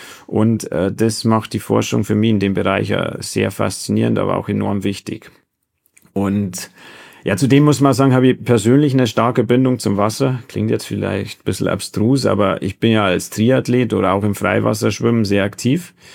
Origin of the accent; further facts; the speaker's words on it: Eging am See, Bavaria, Germany; also born or lived in Deggendorf; Nein, komme aus Egen am See, beziehungsweise Tannberg, also ein kleines Dorf in der Nähe sozusagen oder in der Landkreisgrenze Freiangrafenau und Passau.